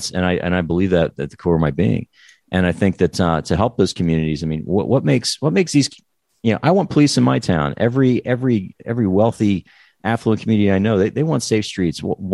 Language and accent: English; New Jersey, United States; I mean, I grew up in New Jersey, and we went to New York in the 1980s and early 1990s.